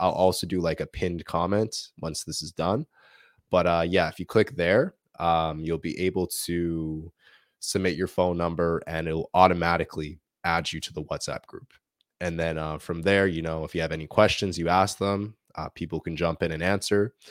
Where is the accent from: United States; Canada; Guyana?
Canada; I'm actually from Canada. I was born and I was raised in Canada. So was my mother. My father comes from a very small island in the Caribbean islands called Barbados.